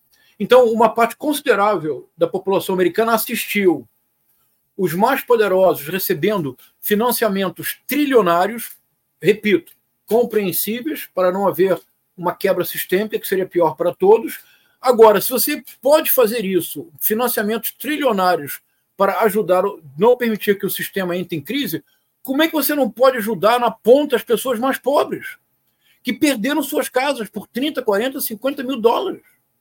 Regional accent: Rio de Janeiro, Brazil; para quem cresceu em Bento Ribeiro, onde eu cresci, não é um problema teórico

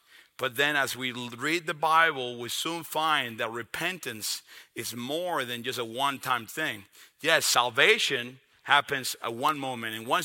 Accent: Dominican Republic; I grew up in the Dominican Republic, so as you could imagine, baseball is the everything.

